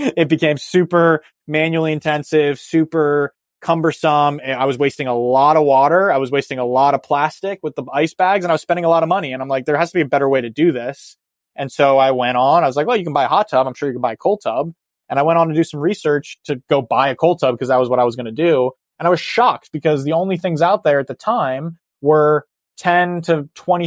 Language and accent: English; San Diego, California, United States; I grew up in San Diego, California. I'm a sun creature. I'm a beach bum surfer.